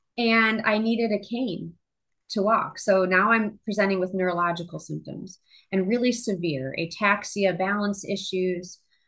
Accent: Midwest, United States; And I grew up in the Midwest, by the way, and I've had tick bites in Wisconsin, but nobody cared.

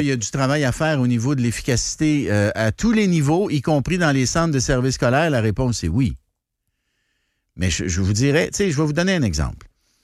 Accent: Quebec, Canada; Puis moi, j'ai milité pour que l'hôpital soit chez nous en Chaudière-Appalaches.

